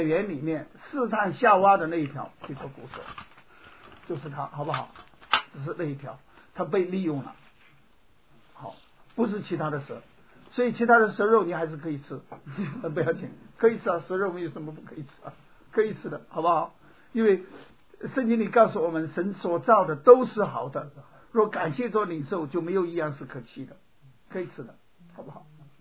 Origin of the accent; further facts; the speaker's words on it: China; 而且我们中国人还有姓龙的，你说怎么办呢？